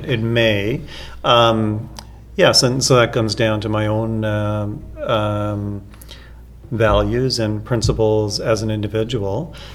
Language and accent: English; Ontario, Canada; I mean, I grew up in Wellington County. I know how people think, and I think I would represent what they want.